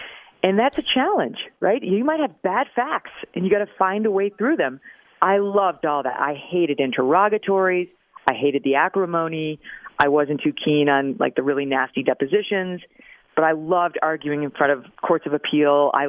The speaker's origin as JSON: {"language": "English", "town": "Albany", "region": "New York", "country": "United States", "said": "I'm from Albany, New York."}